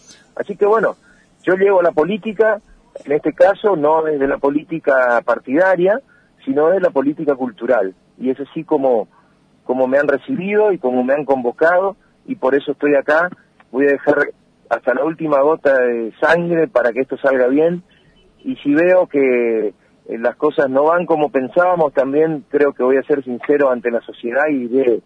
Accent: Alem, Misiones, Argentina; also born or lived in Oberá; Yo soy Alem. Nací en Oberá por una cuestión fortuita, me crié en Alem.

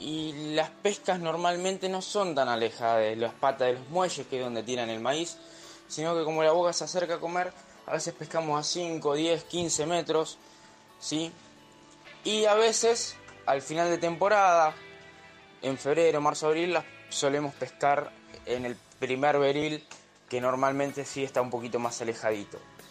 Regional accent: Zárate, Buenos Aires Province, Argentina; soy de Zárate, tengo una pequeña marca de líneas acá de la zona

